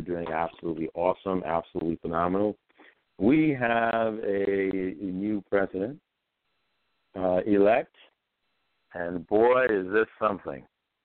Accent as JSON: {"language": "English", "country": "United States", "said": "it's here today, and we're all American, and we have to embrace our new president-elect."}